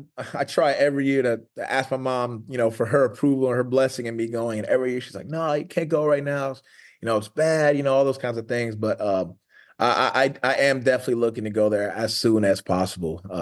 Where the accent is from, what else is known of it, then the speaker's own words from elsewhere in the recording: Cameroon; They know I'm from Cameroon.